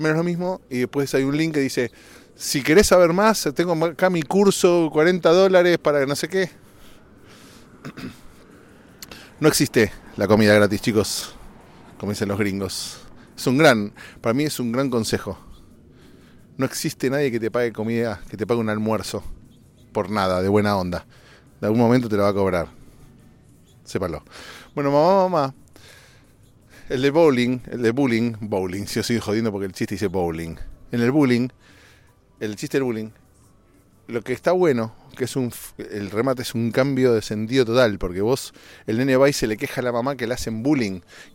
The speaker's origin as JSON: {"language": "Spanish", "country": "Argentina", "moved": "yes", "lives_now": "United States", "said": "en Argentina, mi país de origen, mi ex país, porque yo soy American."}